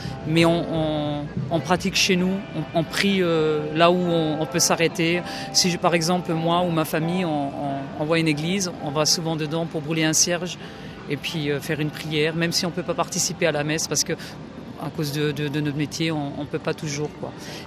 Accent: Grand Est, France; je viens de la Moselle exactement, à côté de Sarreguemines. Mes parents sont forains

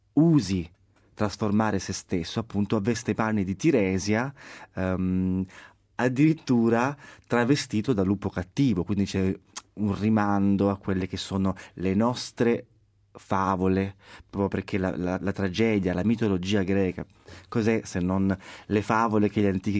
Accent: Ostuni, Apulia, Italy; Io sono ostunese, non sono proprio barese, quindi un dialetto vero e proprio non potevo usarlo, perché il mio dialetto è completamente diverso dalla lingua italiana

